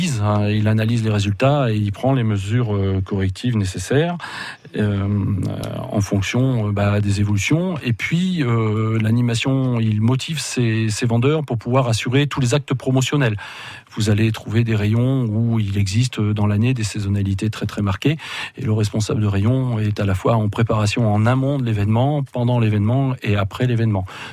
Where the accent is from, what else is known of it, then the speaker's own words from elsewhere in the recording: Limoges, Nouvelle-Aquitaine, France; Pour tout vous dire, je viens de Limoges